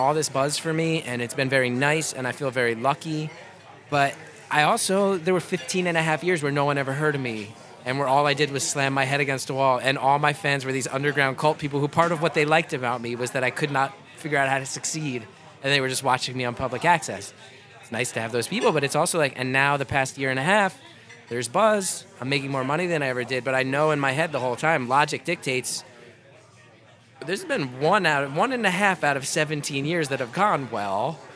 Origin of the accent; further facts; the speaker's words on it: New Jersey, United States; Nobody's going to come in 15 years to hear me do like my joke about growing up in Jersey